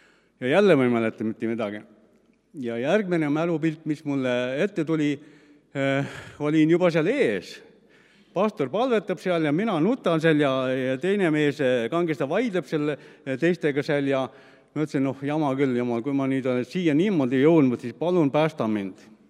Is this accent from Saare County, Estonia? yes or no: yes; Saare County, Estonia; ise olen tegelikult Saaremaalt pärit. Elasin seal maapaigas ja mu ema oli usklik, nii kaua kui mina mäletan. Ja lapsepõlves sai ka kirikus käidud